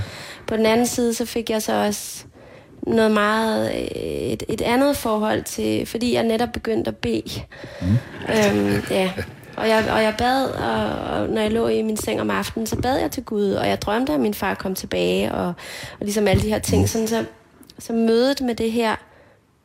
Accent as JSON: {"language": "Danish", "town": "Copenhagen", "region": "Capital Region of Denmark", "country": "Denmark", "tie": "born or raised there", "said": "Jeg er født og opvokset inde i Strædet i København"}